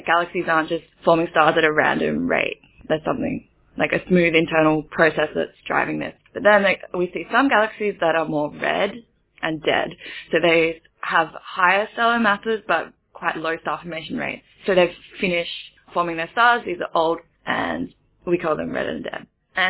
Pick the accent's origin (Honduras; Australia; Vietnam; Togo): Australia; now in Germany; Well, I'm an Australian studying for my PhD in Germany